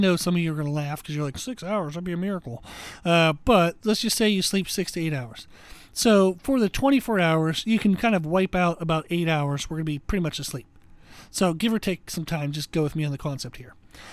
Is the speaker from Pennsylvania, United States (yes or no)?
yes; Pennsylvania, United States; now in Rock Hill, United States; I grew up in Pennsylvania, so we had Sheetz.